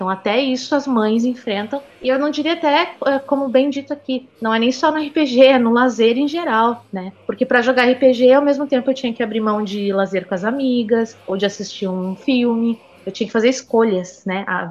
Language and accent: Portuguese; Brazil; porque a gente é brasileiro, né?